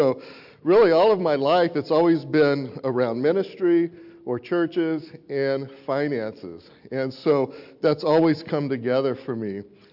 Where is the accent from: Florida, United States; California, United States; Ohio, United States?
California, United States; Well, I'm from Northern California.